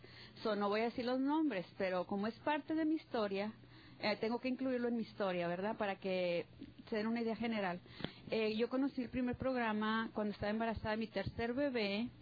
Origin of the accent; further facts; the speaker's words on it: Chihuahua, Mexico; now in Armor, United States; comedora compulsiva. Ahorita vivo en el norte de Alabama, en un pueblito que se llama Armor, y soy de Chihuahua, México.